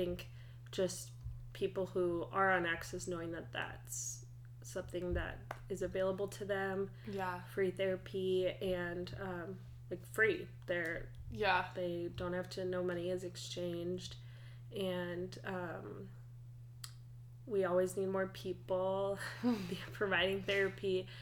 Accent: Flagstaff, Arizona, United States; I came from Flag down to the U of A to study psych.

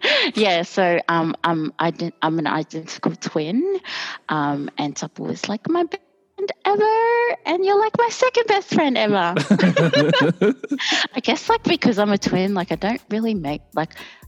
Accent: Melbourne, Victoria, Australia; also born or lived in Wellington, New Zealand; I am 31. I was born in Wellington, New Zealand, and then moved here to Australia in 97. Ooh. And always have been in Melbourne since 97, like never have lived anywhere other than Melbourne.

